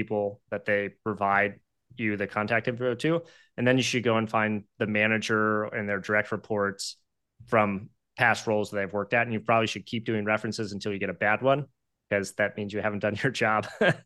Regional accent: Maryland, United States; So I grew up on a farm in Maryland.

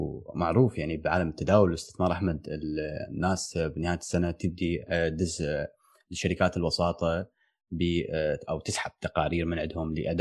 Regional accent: Belgium; من بلجيكا

